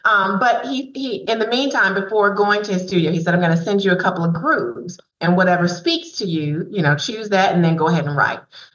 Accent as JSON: {"language": "English", "town": "Birmingham", "region": "Alabama", "country": "United States", "said": "but I'm from Birmingham, as you know, and the nickname of Birmingham is the Magic City."}